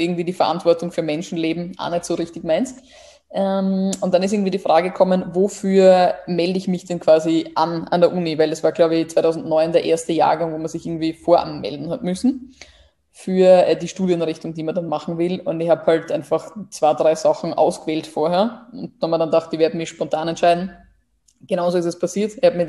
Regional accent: Burgenland, Austria; ich komme aus dem Burgenland

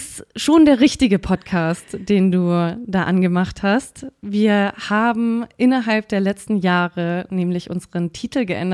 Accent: Bavaria, Germany; Ich komme nicht aus München. Ich komme aus dem Frankenland, aus der Nähe von Nürnberg. Nur um das mal klarzustellen, ich bin aus München geflohen.

